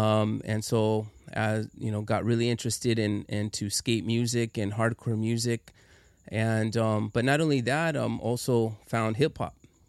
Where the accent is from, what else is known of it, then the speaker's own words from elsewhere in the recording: Chula Vista, California, United States; But, yeah, I'm from Chula Vista. Born and raised here in Chula Vista to a family of five boys.